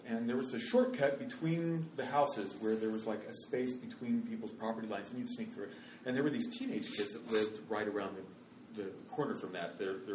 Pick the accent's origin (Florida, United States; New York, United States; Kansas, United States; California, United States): Kansas, United States; I grew up, and it's embarrassing, I grew up in Kansas, where in 2014 they're still debating teaching creationism in science classrooms.